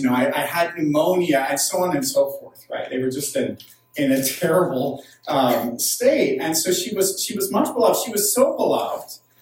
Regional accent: Edinburgh, Scotland, United Kingdom; She came from my hometown of Edinburgh

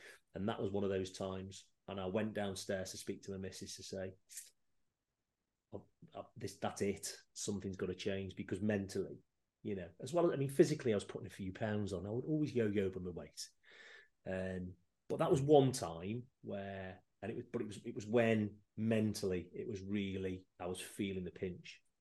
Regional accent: Newcastle-under-Lyme, West Midlands, United Kingdom; I'm originally from Stoke, Newcastle-under-Lyme, so is where before I moved to where I am now.

